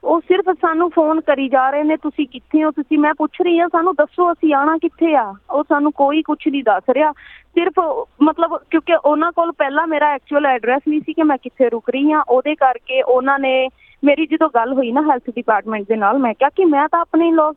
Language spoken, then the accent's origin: Punjabi; Nawanshahr, Punjab, India; ਮੇਰਾ ਡਿਸਟ੍ਰਿਕਟ ਨਵਾਂ ਸ਼ਹਿਰ ਹੈ ਇੱਥੇ, ਮੈਂ ਨਵੇਂ ਸ਼ਹਿਰ ਤੋਂ ਬਿਲੋਂਗ ਕਰਦੀ ਹਾਂ